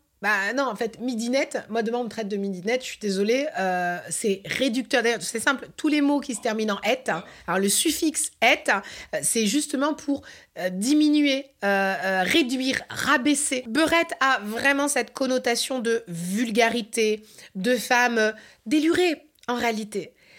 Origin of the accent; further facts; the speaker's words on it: France; en tant que Français et Française, on a de la chance